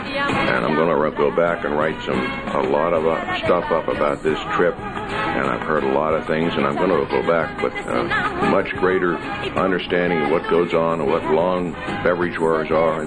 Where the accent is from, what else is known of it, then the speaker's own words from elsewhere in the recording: Wallingford, Pennsylvania, United States; from Wallingford, Pennsylvania, and this is my first D-Expedition